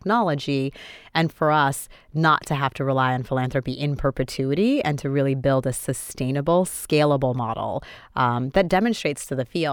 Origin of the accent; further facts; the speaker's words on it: Boston, Massachusetts, United States; also born or lived in Port-au-Prince, Haiti; I was born in Port-au-Prince, Haiti. I grew up in inner city Boston. My parents did not have a college degree